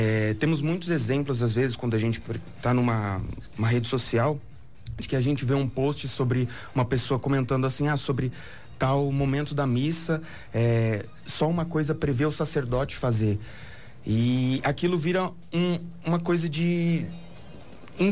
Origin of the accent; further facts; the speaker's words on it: São Paulo, Brazil; Eu sou daqui de São Paulo, capital.